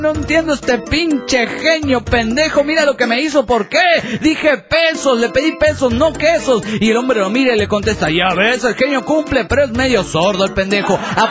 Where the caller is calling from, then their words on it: Tijuana, Baja California, Mexico; de Tijuana.